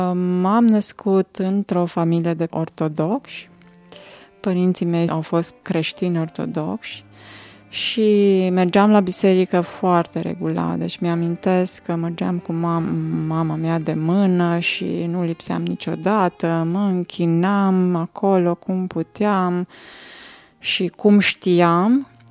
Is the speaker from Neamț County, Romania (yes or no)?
yes; Bicaz, Neamț County, Romania; moved away; also born or lived in Alba Iulia; Părinții mei împreună cu noi, cu mine și fratele meu, mai am un frate mai mare, ne-am mutat de la Bicaz din Moldova în Alba Iulia.